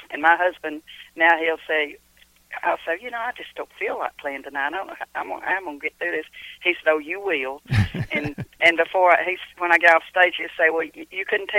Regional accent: Cumming, Georgia, United States; You know, because I was born and raised here in Cumming, Georgia.

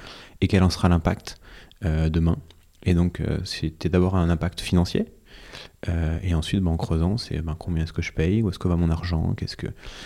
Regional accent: Vichy, Auvergne-Rhône-Alpes, France; 30 ans, fondateur et directeur de Caravelle. Alors, je viens de Vichy, en Auvergne.

